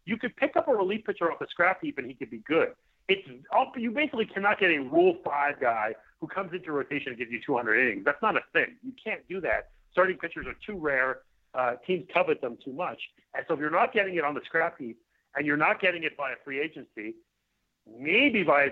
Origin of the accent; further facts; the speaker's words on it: Montreal, Quebec, Canada; It's just because I grew up in Montreal.